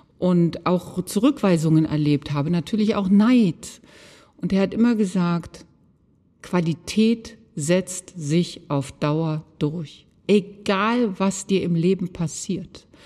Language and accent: German; Solingen, North Rhine-Westphalia, Germany; in Solingen, meiner Heimatstadt. Ich bin ja strengstens katholisch aufgewachsen.